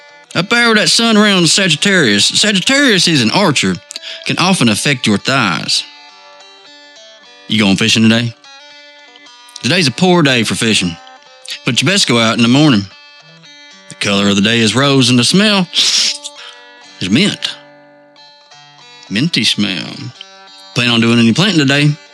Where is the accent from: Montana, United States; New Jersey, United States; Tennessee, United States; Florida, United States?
Tennessee, United States; I'm from Tennessee.